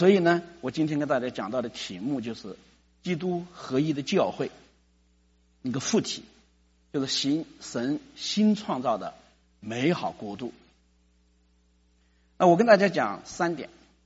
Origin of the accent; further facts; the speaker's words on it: China; now in Los Angeles, United States; 我是中国人，我就拿中国护照，我也希望我们的护照确实能这么牛。